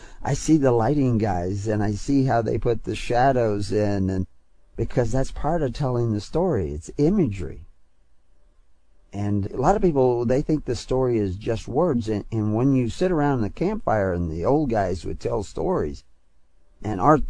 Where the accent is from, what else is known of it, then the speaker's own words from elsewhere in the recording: United States; accent: American; because I don't speak Swedish, and I'm sure my American accent devastated those words.